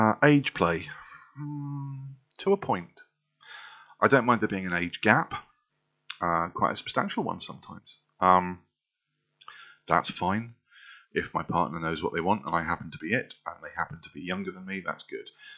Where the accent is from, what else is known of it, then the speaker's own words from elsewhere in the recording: United Kingdom; Personally, I do not like to be humiliated. I am British. We don't take to it well.